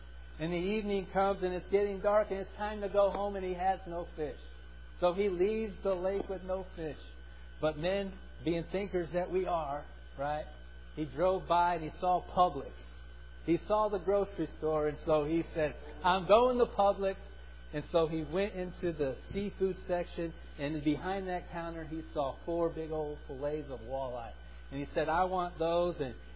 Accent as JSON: {"language": "English", "region": "Lake Michigan area", "country": "United States", "tie": "born or raised there", "said": "I grew up fishing. I grew up there right on Lake Michigan there up in the Arctic tundra, the cold region of the country."}